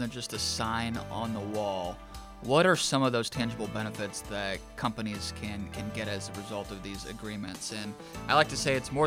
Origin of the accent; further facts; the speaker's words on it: Texas, United States; I know I'm from Texas, and obviously sports are kind of taking on a whole different animal down there at times with multi-million-dollar stadiums